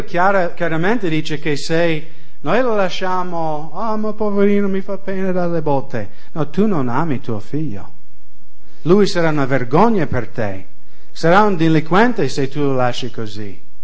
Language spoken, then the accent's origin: Italian; United States; now in Italy; Alcuni italiani dicono io sono americano troppo disciplinare, sono quello che sono